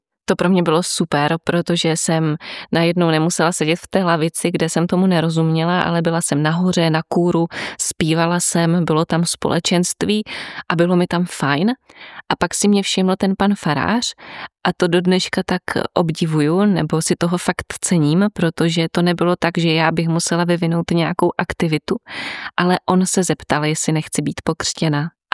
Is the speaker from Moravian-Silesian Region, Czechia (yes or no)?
yes; Moravian-Silesian Region, Czechia; já jsem z takové malé vesničky u Nového Jičína